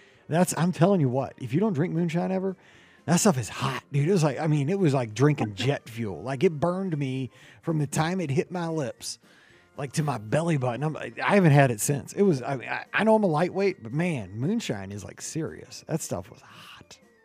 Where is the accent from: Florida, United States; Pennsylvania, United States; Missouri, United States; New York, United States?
Missouri, United States; I know. I'm from Missouri. People like, you're an idiot